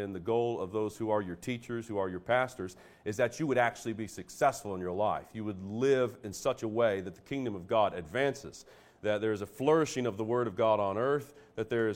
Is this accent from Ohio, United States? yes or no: no; Florida, United States; And here I am, as one born and raised in Florida, now all the way across the country, gathered with saints.